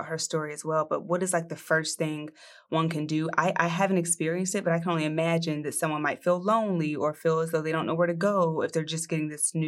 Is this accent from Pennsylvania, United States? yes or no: yes; Philadelphia, Pennsylvania, United States; Another Philly native on the line, Dr. Joy. I'm from Southwest Philly.